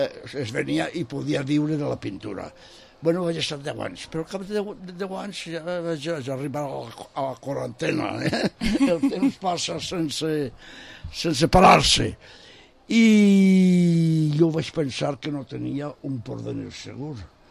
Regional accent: Borriana, Valencian Community, Spain; born there; Jo vaig néixer a Borriana, ja ho he dit.

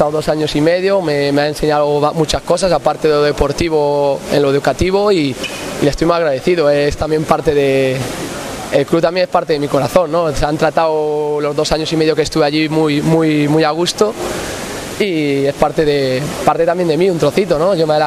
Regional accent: Galicia, Spain; also born or lived in Murcia / Andalusia; Soy casi más andaluz también que gallego. No voy a renegar de mi tierra, la verdad que soy gallego y muy contento de serlo, pero la verdad que he estado mucho tiempo en el sur. El sur, Mediterráneo, Murcia, Andalucía, y estoy aclimatado.

